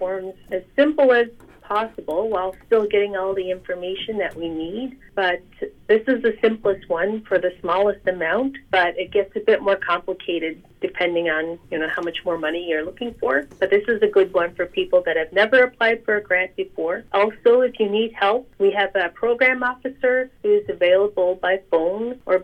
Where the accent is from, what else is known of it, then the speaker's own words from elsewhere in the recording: Rigolet, Newfoundland and Labrador, Canada; also born or lived in Ottawa; now in North West River, Canada; I'm originally from Rigolet, but I lived in Ottawa for many years, but I'm back in Northwest River now.